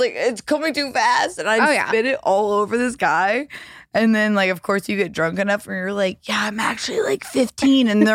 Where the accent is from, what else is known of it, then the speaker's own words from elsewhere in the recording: the South, United States; Like, I'm from the South. Like, I mean, it was already like a big deal about like to teach evolution like in public schools, right?